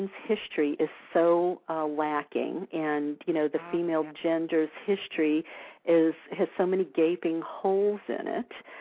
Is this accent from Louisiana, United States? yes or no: yes; New Orleans, Louisiana, United States; now in California, United States; I mean, look, I grew up in New Orleans, the Bible Belt. I didn't know about any of this till I moved to California.